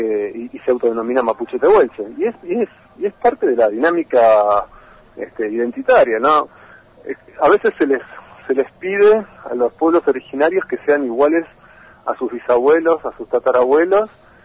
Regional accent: Argentina; somos todos argentinos.

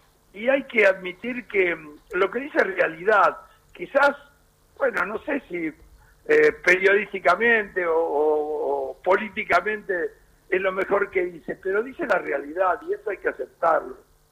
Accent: Argentina; No, somos así los argentinos, y no hay que vender humo

